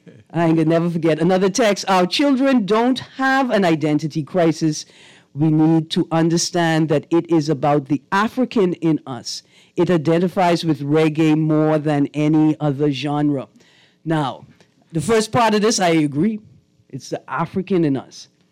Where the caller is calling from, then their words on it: Grand Bahama, Bahamas; We are listening from Grand Bahama.